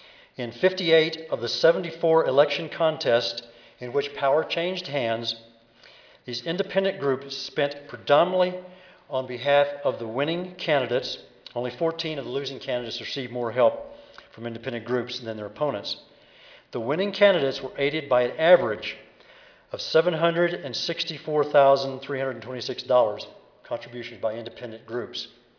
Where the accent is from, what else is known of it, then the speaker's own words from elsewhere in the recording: Arizona, United States; I'm not sure it's really the best thing to say that I'm from Arizona. Some of these are Arizona examples, but the part of the state I live in is very liberal.